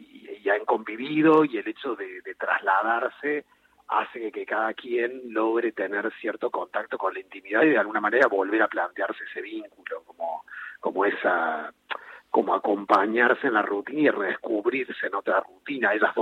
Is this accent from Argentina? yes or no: yes; Córdoba, Argentina; Yo soy cordobés.